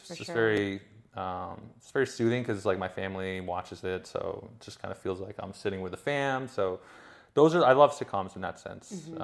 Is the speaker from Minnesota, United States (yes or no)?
no; Boston, Massachusetts, United States; I grew up in Boston, near Boston for a while, live in Boston for a while.